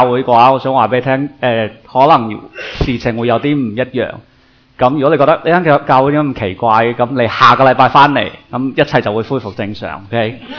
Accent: Taiwan; born there; 咁我喺台湾出世嘅。所以我在台湾出世的广东人。

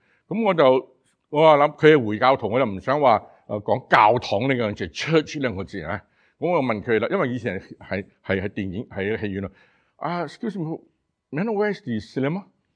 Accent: Singapore; 你大家知道我喺新加坡嚟，我新加坡系如果用国语讲吓，我是土生土长嘅土豆吓

